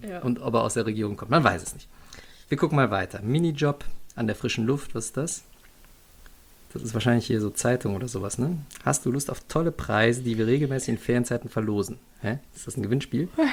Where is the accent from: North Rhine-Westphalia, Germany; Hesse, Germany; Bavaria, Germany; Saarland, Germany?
North Rhine-Westphalia, Germany; Porz; das war in Porz damals noch, ich bin in Porz groß geworden